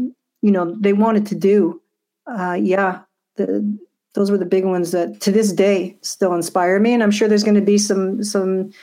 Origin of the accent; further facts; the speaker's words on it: Montreal, Quebec, Canada; And being born and raised in Montreal, I don't know, especially now, maybe because we've been kind of locked up for so long, there's something calling me back to Quebec.